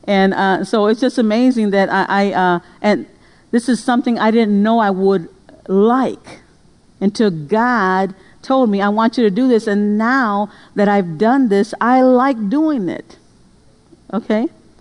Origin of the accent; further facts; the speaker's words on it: United States; I'm Mexican American. So I should know Spanish. So that was something in me, because I was born Mexican. I was born U.S., but out of a Mexican lineage.